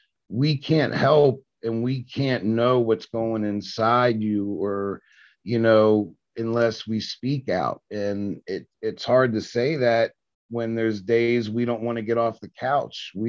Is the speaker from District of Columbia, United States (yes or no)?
yes; Washington, District of Columbia, United States; I grew up in Southeast DC. I didn't get out of the ninth grade before they finally just said, hey, we want them out of schools.